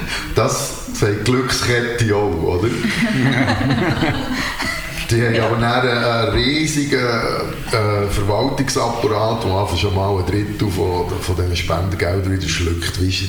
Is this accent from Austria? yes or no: no; Switzerland; Ich bin auch an Aare aufgewachsen.